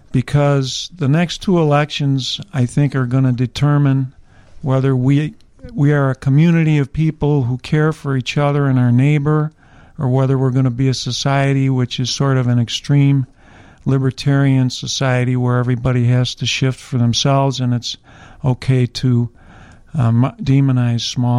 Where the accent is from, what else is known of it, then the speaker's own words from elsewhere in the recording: Indiana, United States; born there; I was born in Indiana, although I'm legally female under state and federal law.